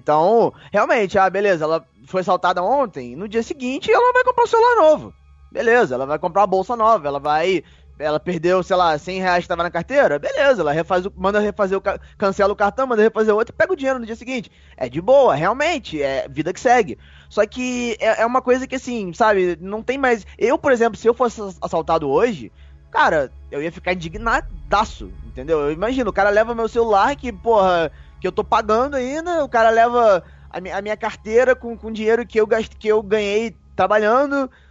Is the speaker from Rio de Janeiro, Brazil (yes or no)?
yes; Petrópolis, Rio de Janeiro, Brazil; Mas, só que assim, eu falo como petropolitano.